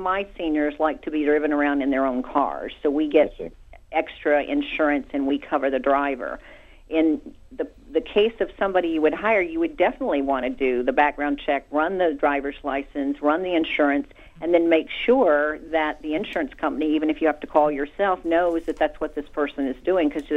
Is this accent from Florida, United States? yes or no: yes; Miami, Florida, United States; I'm originally from Miami, so I still stay in touch with tons of people there.